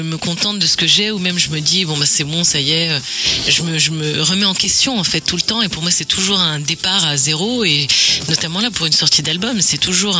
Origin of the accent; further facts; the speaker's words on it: Saint-Renan, Brittany, France; born there; also born or lived in Auvergne; Non, moi, je suis né à Saint-Renan, moi.